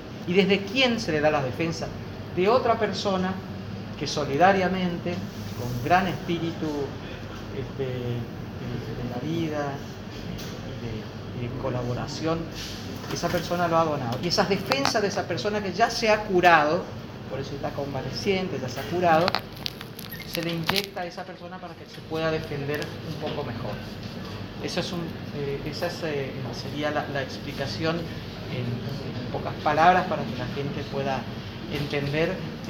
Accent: San Pedro, Misiones, Argentina; ustedes no se olviden que yo vengo de San Pedro, nosotros sabemos muchas veces quiénes son los que van y vienen a Brasil todos los días

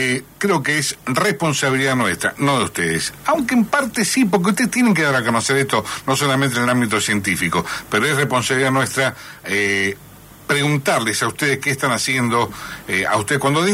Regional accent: Río Cuarto, Córdoba, Argentina; yo soy de Macrión, Río Cuarto, nacido en La Eulalia, así que de aquella zona. Y afincado aquí desde hace mucho tiempo.

